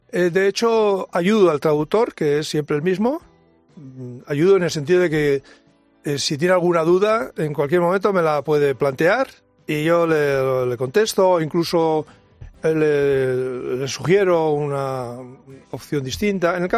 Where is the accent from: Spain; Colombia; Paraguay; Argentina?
Spain; Basque Country; Sapo es como en vasco decimos al rape.